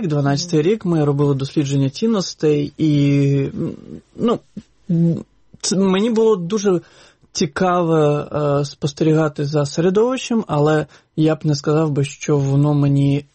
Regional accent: Crimea, Ukraine; also born or lived in Bakhchysarai; я сам родом з Бахчисараю, моя родина, але ми змогли повернутися в 89-му році в Сакський район. Тобто це фактично між Сімферополем і Саками селище.

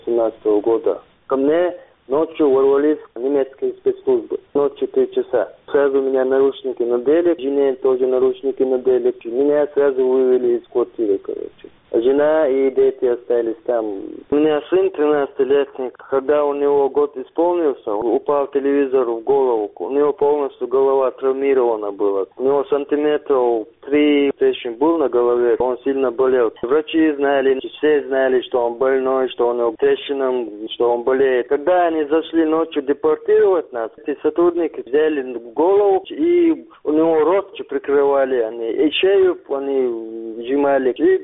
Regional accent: Chechnya, Russia

